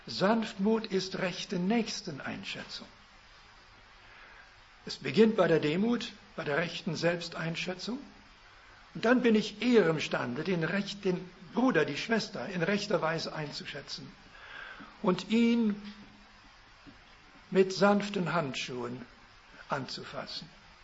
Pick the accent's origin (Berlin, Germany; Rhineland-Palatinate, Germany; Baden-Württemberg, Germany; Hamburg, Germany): Rhineland-Palatinate, Germany; Kandel; ich bin in Kandel aufgewachsen, aber meine Muttersprache ist Deutsch, ich bin dankbar dafür.